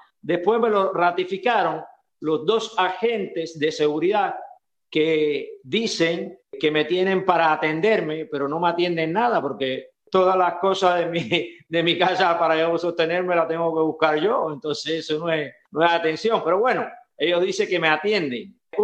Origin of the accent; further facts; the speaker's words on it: Cuba; moved away as an adult; a no dejarme regresar a mi tierra donde he vivido ya 70 años, 69 porque uno lo llevo acá, allí donde cultivé mis árboles, mi arboleda de mango, donde he realizado toda mi vida